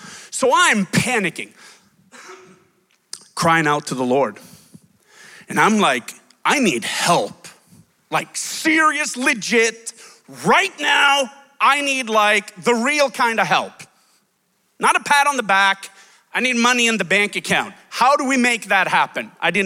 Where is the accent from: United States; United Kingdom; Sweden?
Sweden; as Brenda said. I'm from Sweden, born and raised, and I'm a pastor's son.